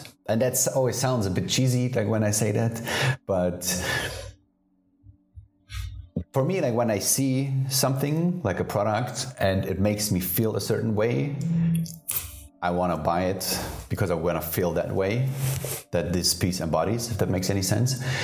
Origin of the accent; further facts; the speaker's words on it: Munich, Bavaria, Germany; Which is, yeah, which is not my side, even though I'm from Munich, but yeah.